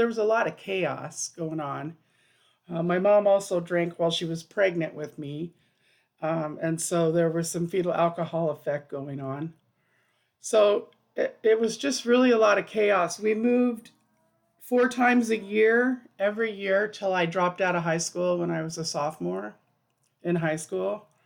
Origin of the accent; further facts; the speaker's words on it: Idaho, United States; born there; I was born in Idaho, and it was my parents' second marriage